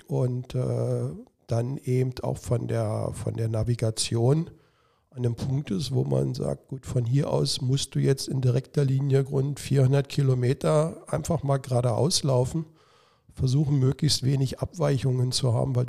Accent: Berlin, Germany; Also der Einstieg als Berliner Kind kam ganz klar über den künstlichen Kletterturm Teufelsberg Mitte der 70er Jahre.

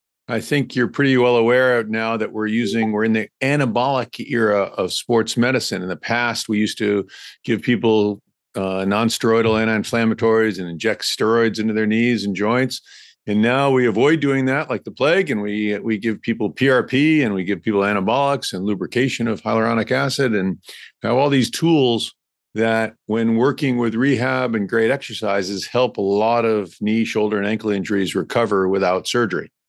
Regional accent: Rhode Island, United States; also born or lived in North Carolina; Well, I grew up in Rhode Island. So as a kid, you know, we would ski up in New England, driving up for the ice

